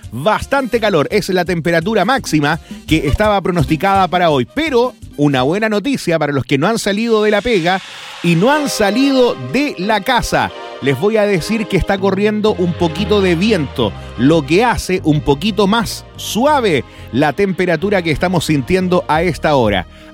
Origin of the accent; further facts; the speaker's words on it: Cauquenes, Maule, Chile; Sí, yo soy de allá, voy, yo soy de Cauquenes, Maule, voy yo, sí.